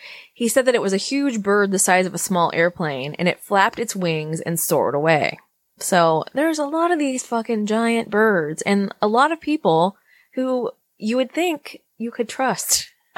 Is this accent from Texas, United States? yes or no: yes; Texas, United States; Even my home state was not excluded from these winged man sightings, as three people in Houston, Texas, saw the figure of a man with wings like a bat